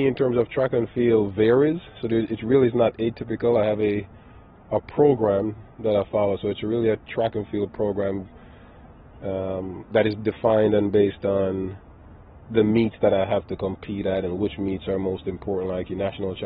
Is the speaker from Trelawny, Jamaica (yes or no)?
no; Gregory Park, Saint Catherine, Jamaica; also born or lived in Kingston; now in Atlanta, United States; I was born in Kingston, moved to Gregor Park in St. Catherine, and just used to always run to the store for every little thing that we needed to buy